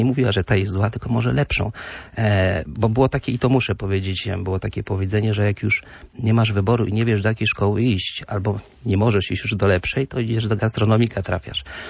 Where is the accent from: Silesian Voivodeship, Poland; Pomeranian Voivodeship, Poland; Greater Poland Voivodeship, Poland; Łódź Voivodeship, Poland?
Pomeranian Voivodeship, Poland; Władysławowo; Tak, pochodzę dokładnie z Władysławowa, z czego jestem dumny